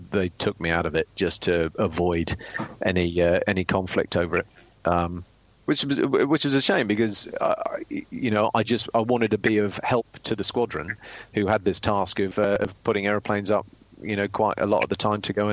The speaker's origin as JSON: {"language": "English", "country": "United Kingdom", "said": "it was a Belgian controller on a NATO AWACS as a Brit defending Washington, D.C."}